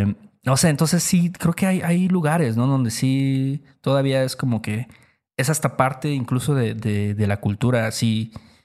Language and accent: Spanish; Veracruz, Mexico; Incluso, por ejemplo, nosotros somos de Veracruz.